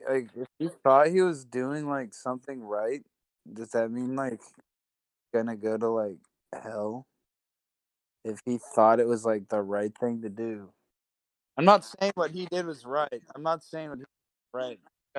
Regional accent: Sacramento, California, United States; California, because that's where I'm from. So I just, like, hit him up, and I was like, hey, dude, I'm from Sacramento

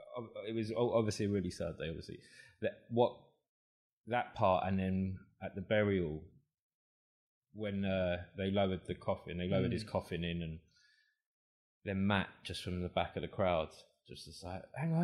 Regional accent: Kilburn, London, United Kingdom; I'm from Kilburn.

